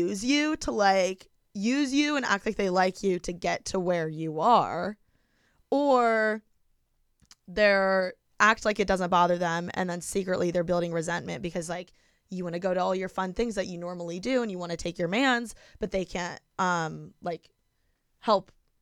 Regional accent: Midwest, United States; But this guy, he was like from the Midwest and I'm from the Midwest. Right. And I'm like a big Midwest girl.

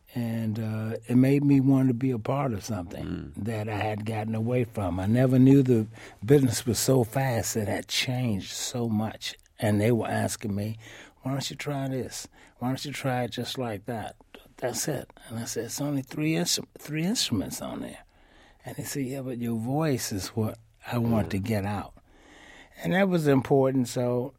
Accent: Cleveland, Ohio, United States; Cleveland, Ohio.

